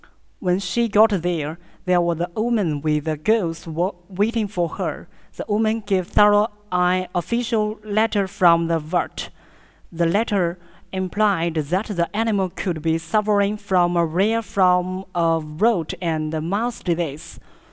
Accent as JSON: {"language": "English", "town": "Jinchang", "region": "Gansu", "country": "China", "second_language": "English", "said": "I come from Gansu, Jinchang. The city I lived as a new city, its history only 20 years. Jinchang is an industry city."}